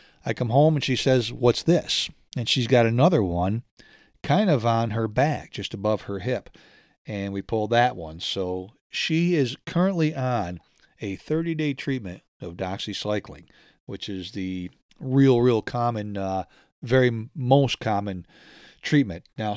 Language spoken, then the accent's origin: English; Northeast, United States; growing up in the Northeast, I never experienced ticks.